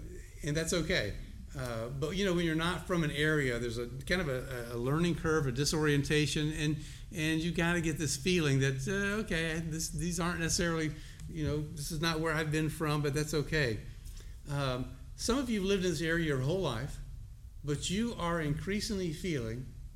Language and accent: English; Georgia, United States; accent: Southern; You might occasionally hear me slip into my native tongue. It's Southern. It's from Georgia.